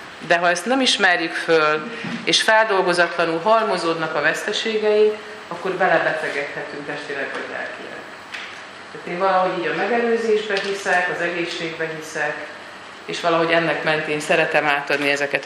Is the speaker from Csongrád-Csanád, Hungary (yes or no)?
yes; Szeged, Csongrád-Csanád, Hungary; Szegeden élek és dolgozok, itt is születtem. Azt szoktam mondani, hogy tőzsgyökeres szegedi vagyok, itt nőttem föl